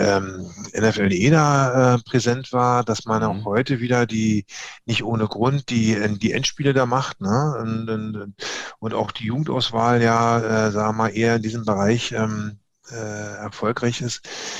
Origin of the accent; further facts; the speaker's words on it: Berlin, Germany; während wir so angekommen sind, so als Berliner Rotze, ne?